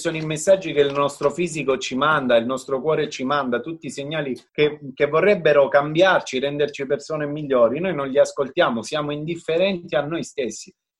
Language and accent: Italian; Caltagirone, Sicily, Italy; born there; sono nato a Caltagirone, la città dell'arte e della politica.